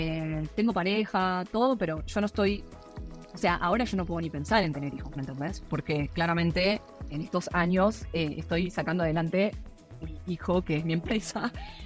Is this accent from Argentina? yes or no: yes; Argentina; Como soy argentina, también estoy en otros grupos de otros países